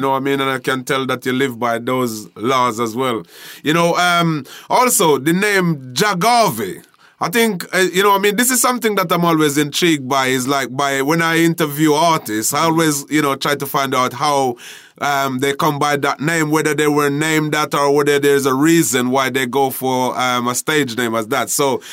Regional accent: Jamaica; growing up in Jamaica and, you know, performing in the street dances in Jamaica

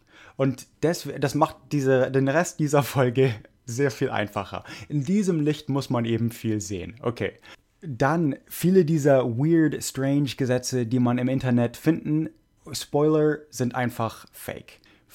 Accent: Oregon, United States; ich habe ein paar von Oregon erwähnt, wo ich herkomme.

